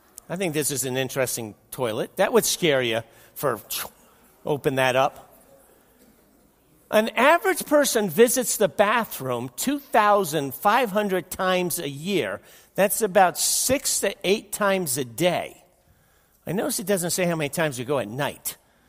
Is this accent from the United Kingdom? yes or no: no; New Jersey, United States; also born or lived in New York; Growing up in New Jersey, New York, I mean, I loved going to the farm to visit my grandparents.